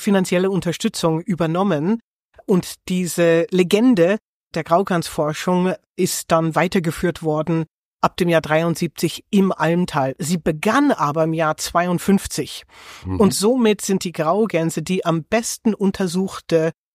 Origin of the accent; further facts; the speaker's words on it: Philadelphia, Pennsylvania, United States; ich komme aus Philadelphia ursprünglich